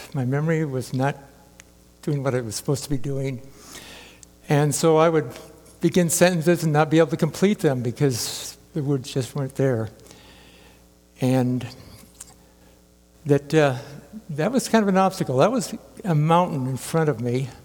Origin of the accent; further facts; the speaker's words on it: Eugene, Oregon, United States; I grew up in Eugene, Oregon, and my family didn't really go to church